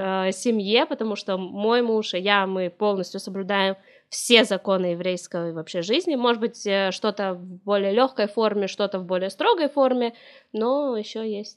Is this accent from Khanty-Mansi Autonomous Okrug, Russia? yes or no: no; Rostov-on-Don, Rostov Oblast, Russia; also born or lived in Ukraine; Ну, может быть, немножко мой говор. Вот. Так всю жизнь я прожила в городе Ростове-на-Дону. Я всю жизнь знала, что я еврейка.